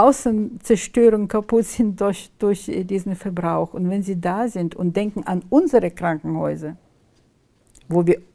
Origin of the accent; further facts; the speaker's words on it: Zhytomyr, Zhytomyr Oblast, Ukraine; German is a second language; Ich komme auch aus Zhytomyr, das ist auch Westen, gehört, dieser Teil gehört zu westlichen Ukraine, Westukraine.